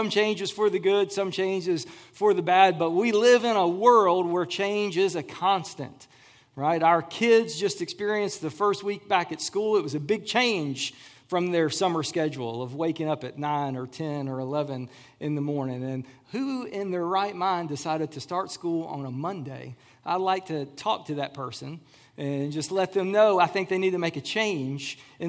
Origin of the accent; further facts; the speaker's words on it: Virginia, United States; I was born and raised in Botetourt County. I passed Pleasant Hill growing up.